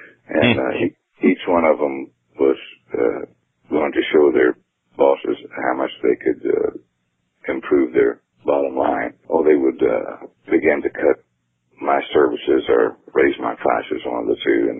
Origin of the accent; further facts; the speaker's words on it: Oklahoma, United States; also born or lived in Texas; Oh, Midwest, mainly. Born in Oklahoma and raised in Oklahoma. Lived in Texas many years. I've lived in several different places.